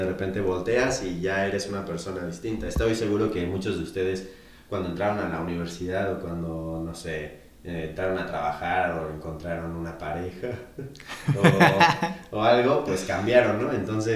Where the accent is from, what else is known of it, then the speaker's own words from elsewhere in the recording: Mexico City, Mexico; now in Querétaro, Mexico; yo soy de Ciudad de México. Y para mí la transición de venirme a vivir a una ciudad como Querétaro